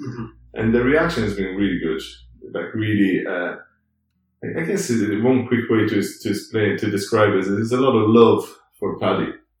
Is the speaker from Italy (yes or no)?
yes; Rome, Lazio, Italy; And so just 1,000 people, like I grew up in Rome where it was 6 million people.